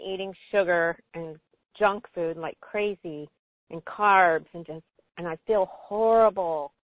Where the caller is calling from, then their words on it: Florida, United States; from Florida. … from Florida.